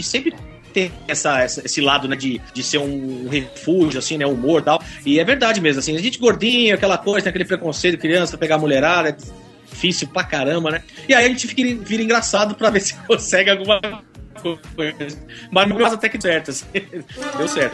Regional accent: São Bernardo do Campo, São Paulo, Brazil; Moro em São Bernardo, aqui no ABC, já faz, acho que, né, desde que eu nasci aqui, moro em São Paulo

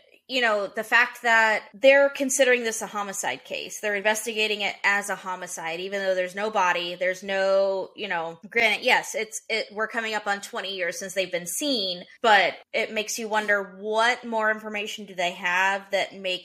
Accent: Tennessee, United States; because I will say I grew up in Middle Tennessee, and this is one of those cases that I remember hearing a lot about.

